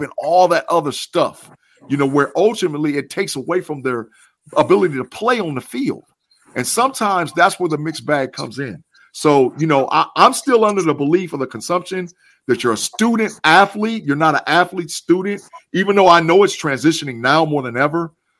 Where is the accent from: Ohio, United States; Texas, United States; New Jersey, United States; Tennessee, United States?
Ohio, United States; I'm not from the South, of course, obvious. I'm from Ohio, you know, so that's a whole nother, you know, conversation.